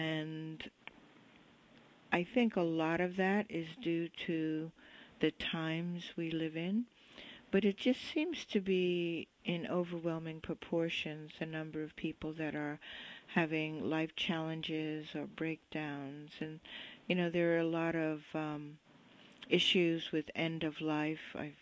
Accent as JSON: {"language": "English", "town": "The Bronx", "region": "New York", "country": "United States", "tie": "born or raised there", "said": "You know, I grew up in the Bronx, and we used to call them stoops."}